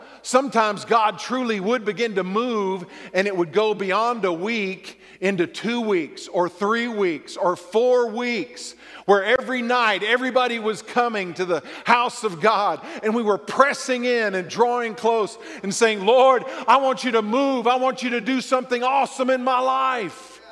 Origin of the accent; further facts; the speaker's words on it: the South, United States; Well, I grew up in the South, and we had revivals all the time.